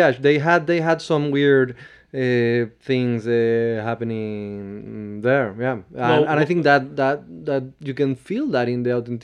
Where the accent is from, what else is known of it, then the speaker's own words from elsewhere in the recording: Bolivia; I grew up in Bolivia because my parents, they were diplomats and they were there, and my mom's Bolivian.